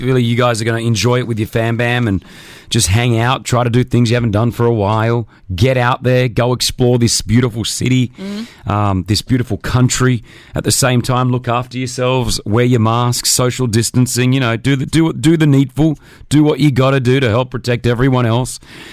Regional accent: Australia; when I grew up in Australia

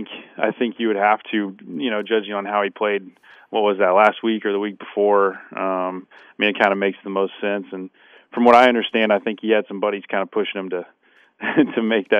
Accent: Oklahoma, United States; growing up in Oklahoma, it was, I went to a real small high school, and I just didn't have a lot of offers.

